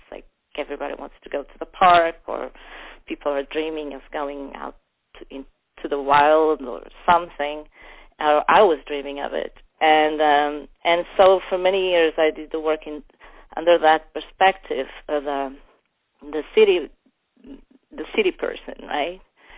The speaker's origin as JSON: {"language": "English", "region": "Lisbon", "country": "Portugal", "tie": "born or raised there", "also_born_or_lived": "New York", "moved": "as an adult", "said": "Well, I grew up in Lisbon, and I went to New York, after college, some years after college, and I lived there for 15 years"}